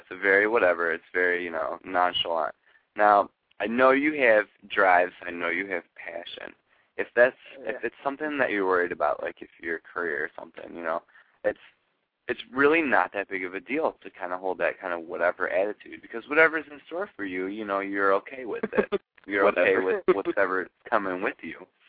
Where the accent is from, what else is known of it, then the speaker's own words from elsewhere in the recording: Ohio, United States; accent: Ohio; Can you hear our Ohio accents?